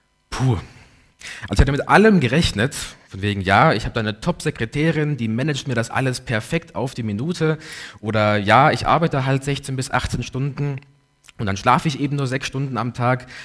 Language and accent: German; Rastatt, Baden-Württemberg, Germany; 22 Jahre alt, studiere Theologie in Heidelberg mit dem Berufsziel, ins Pfarramt zu gehen. Bin ich in Rastatt geboren, aufgewachsen